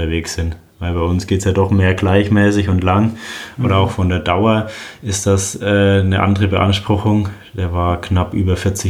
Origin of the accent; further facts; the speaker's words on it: Roth, Bavaria, Germany; Ja, Rot ist meine Heimat. Als Franke ist es, glaube ich, selbstverständlich, dass man in Rot am Start steht. Ich bin ja auch mit dem Rennen aufgewachsen.